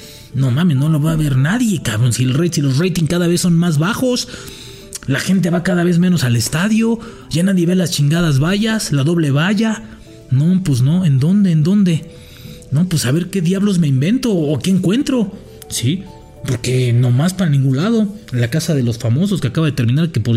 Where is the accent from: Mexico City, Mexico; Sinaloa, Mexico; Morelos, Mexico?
Morelos, Mexico; Yo soy de Morelos y el señor que pasó tiene toda la razón.